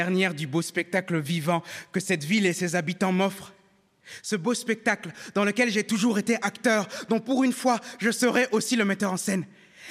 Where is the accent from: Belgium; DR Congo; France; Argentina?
DR Congo; Kinshasa; born there; Je viens de Kinshasa, ville qui m'a vu naître, qui a survécu à la catastrophe humaine.